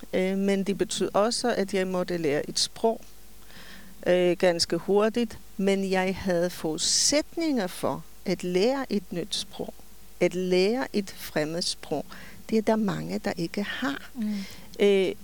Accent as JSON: {"language": "Danish", "country": "Poland", "second_language": "Danish", "moved": "as an adult", "lives_now": "Denmark", "said": "Polen, som var mit hjemland. Jeg kom alene, og det betød, at jeg skulle sige farvel til min familie."}